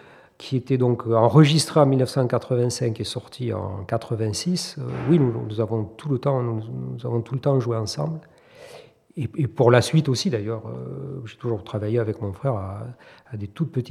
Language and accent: French; La Salvetat-Saint-Gilles, Occitanie, France; also born or lived in Toulouse; Je suis un Toulousain, d'abord, puisque je suis né à Toulouse en 1962. J'ai vécu mon enfance dans la campagne toulousaine, à la Salvetat-Saint-Gilles, qui maintenant est une ville, mais qui à l'époque était vraiment un petit village de campagne.